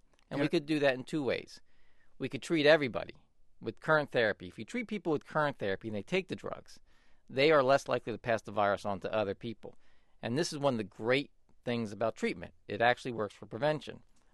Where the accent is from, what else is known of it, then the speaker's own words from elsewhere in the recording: San Francisco, California, United States; that could be done in my hometown, San Francisco, as well as in rural areas of Africa and elsewhere.